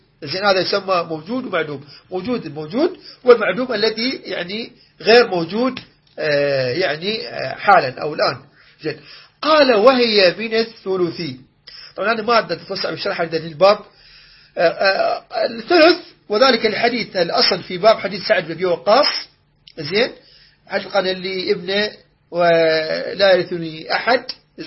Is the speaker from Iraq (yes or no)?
yes; Iraq; عندنا في العراق نقول أبري الذمة